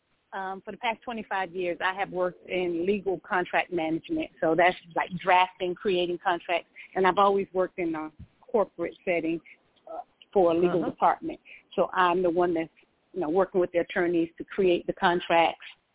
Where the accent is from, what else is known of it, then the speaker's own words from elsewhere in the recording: North Carolina, United States; now in Georgia, United States; I do have a 919 number because I'm from North Carolina, but I live in Georgia now.